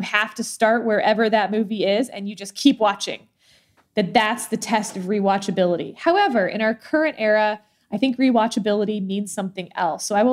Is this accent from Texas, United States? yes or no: yes; Texas, United States; I'm a third generation Texan, and I'm like, I'm a Texan